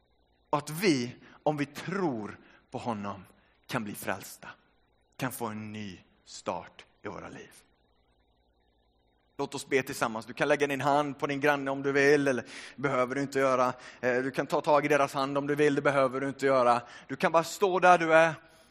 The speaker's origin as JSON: {"language": "Swedish", "town": "Trollhättan", "region": "Västra Götaland County", "country": "Sweden", "tie": "born or raised there", "first_language": "Finnish", "second_language": "Swedish", "said": "Jag är född och uppvuxen i Sverige, men jag har finska föräldrar. Finsk pappa och finsk mamma. Det första språket jag började lära mig där hemma var finska. Men snabbt tog svenskan över. Jag började få svenska vänner, gå i svensk skola. Växte upp i Trollhättan nära Göteborg"}